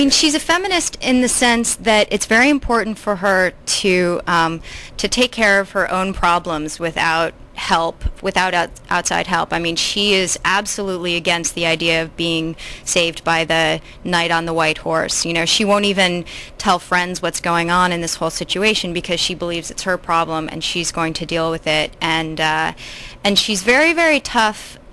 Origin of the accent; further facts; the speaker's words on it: East Coast, United States; now in Los Angeles, United States; No. I'm from the East Coast. I'm one of the great Western migration of post-collegiate, uncertain young people.